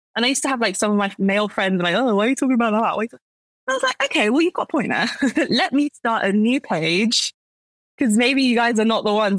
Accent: London, United Kingdom; also born or lived in Morocco; I'm 33 years old. I was born in Morocco, but have lived in the UK, specifically in West London, since I was a baby. Moved here with my family. It was my dad's job that brought us here, actually.

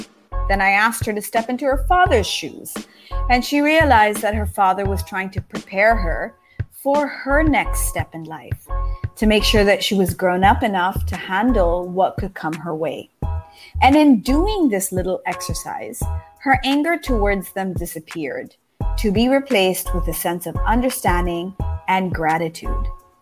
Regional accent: Japan; moved away as an adult; I grew up in Japan.

